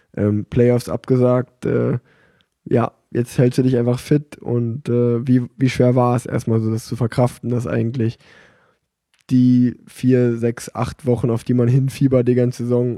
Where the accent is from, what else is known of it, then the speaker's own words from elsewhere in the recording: Cologne, North Rhine-Westphalia, Germany; als Kölner, der in Köln wohnt